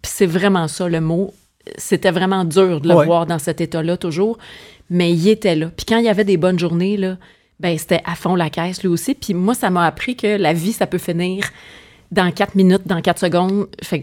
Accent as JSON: {"language": "French", "town": "Montreal", "region": "Quebec", "country": "Canada", "tie": "born or raised there", "said": "Je suis née dans Hochelaga, mais j'ai grandi beaucoup à 4 portes de chez nous, chez mes grands-parents."}